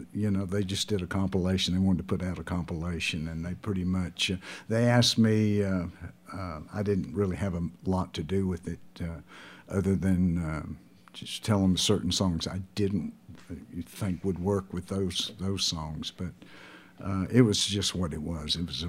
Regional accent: Lubbock, Texas, United States; I think it was because I was raised in Lubbock.

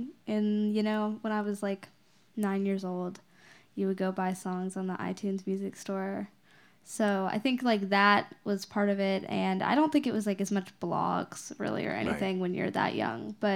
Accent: Nashville, Tennessee, United States; I'm sure it like helped push me that way

